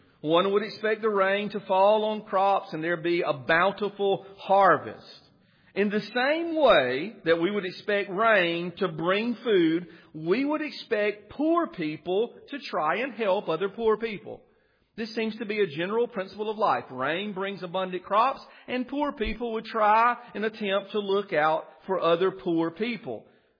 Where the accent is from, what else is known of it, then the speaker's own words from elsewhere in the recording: Whitmire, South Carolina, United States; It reminds me of my hometown of Whitmire. Even though I wasn't saved as a young man in that town of 1,500 people had 42 churches.